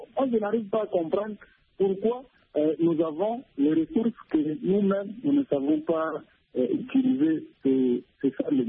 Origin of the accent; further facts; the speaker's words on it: Ituri, DR Congo; Par exemple, ici chez nous au Congo, quand vous allez à Mambasa, où il y a des forêts là